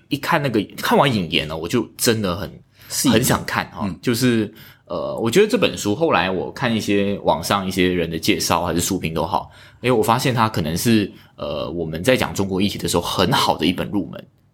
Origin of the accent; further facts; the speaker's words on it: Malaysia; 因为我们是一个马来西亚人，这么就是关心这个这个中国的事情呢